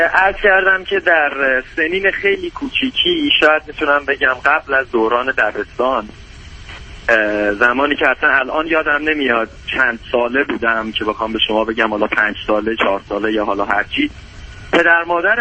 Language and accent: Persian; Iran; moved away as an adult; تازه از ایران مهاجرت کردم و دلیل این مهاجرت هم بیشتر این بوده که در ایران جزء یک اقلیت مذهبی خاصی بودم و من بک‌گراند خانواده پدریم بهایی